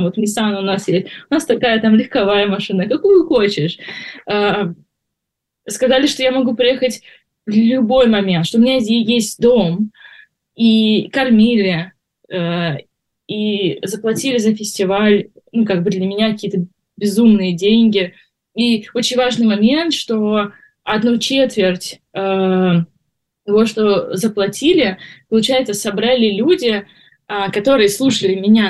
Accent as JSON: {"language": "Russian", "country": "Russia", "said": "все люди, которые узнавали, что я из России"}